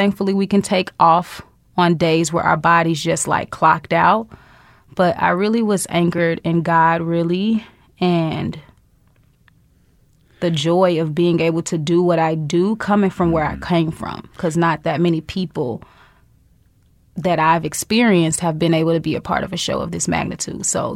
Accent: St. Louis, Missouri, United States; Yeah, you know, I'm from St. Louis, so, you know, I'm from that hard knock life.

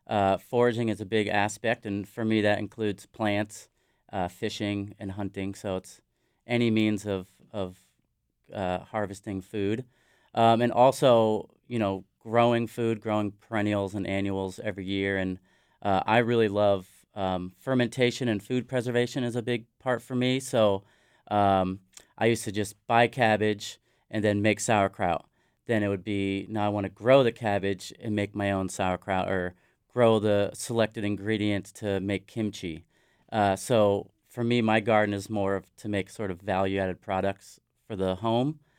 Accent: Connecticut, United States; I grew up in Southern Connecticut and worked in restaurants until about 2003.

